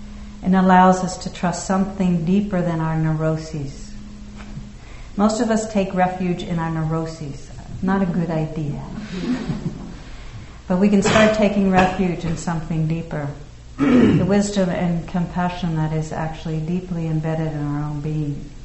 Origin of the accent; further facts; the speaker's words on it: United States; and living in the United States, being an American, it may obviously go beyond this, but I can at least speak for this country